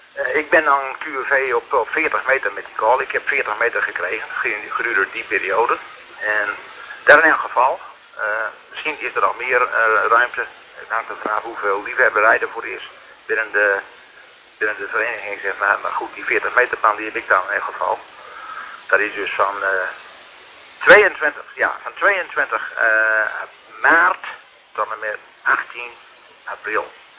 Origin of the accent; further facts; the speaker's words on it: Netherlands; We hebben daar als Nederlanders ook groot deel waren.